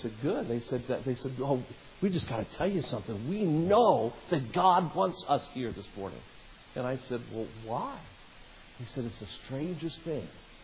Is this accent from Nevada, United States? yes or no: yes; Las Vegas, Nevada, United States; Jerry Falwell's discouraging me from going back to Las Vegas, Nevada, my hometown.